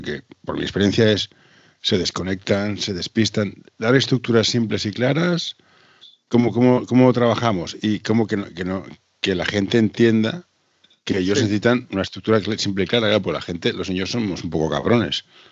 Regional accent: Catalonia, Spain; Sí, no, yo soy catalán, ¿no?

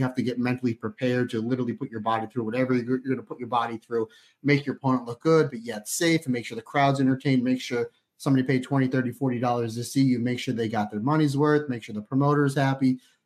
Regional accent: Northeast, United States; Because again, I grew up in the Northeast, so WWF, WWE was king.

